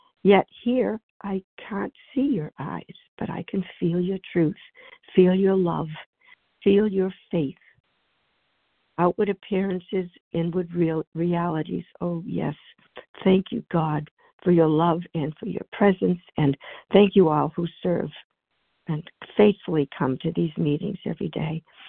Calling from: Massachusetts, United States; from Massachusetts.

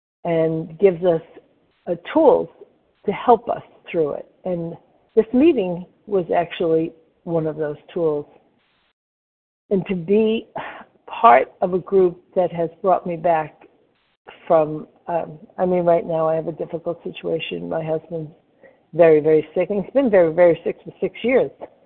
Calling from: Florida, United States; and I'm calling from Florida.

